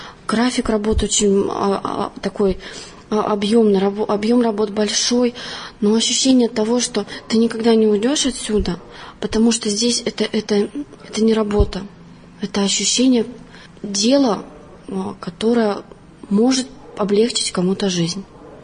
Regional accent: Lesosibirsk, Krasnoyarsk Krai, Russia; also born or lived in Kazakhstan / Novosibirsk; родилась я в Казахстане, выросла в Сибири, в городе Лесосибирске, а вышла замуж 3 года назад и 2 года прожила в городе Новосибирске.

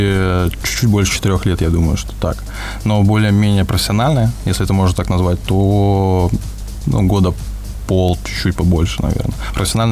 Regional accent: Velikiye Luki, Pskov Oblast, Russia; я исполнитель из Великих Лук

